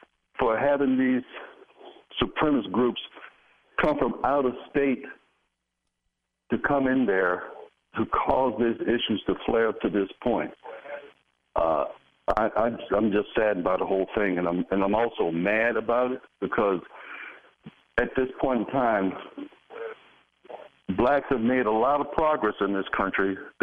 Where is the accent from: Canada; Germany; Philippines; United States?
United States; Charlottesville, Virginia; I'm good, but I'm sad by the news that's coming out of Charlottesville because that's my hometown.